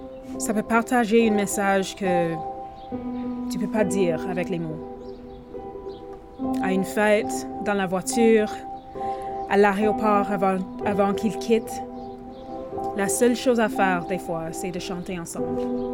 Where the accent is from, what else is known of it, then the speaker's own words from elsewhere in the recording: Edmonton, Alberta, Canada; French is a second language; je suis techniquement une francophile. Moi, je suis une Canadienne de première génération. Mes parents sont venus ici à Edmonton il y a environ 35 ans. Ma famille vient du Jamaïque et Guyane.